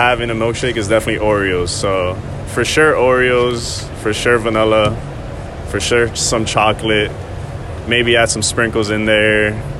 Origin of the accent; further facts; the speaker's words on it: Miami, Florida, United States; I mean, the biggest thing about that was just I wanted to stay home, close to home.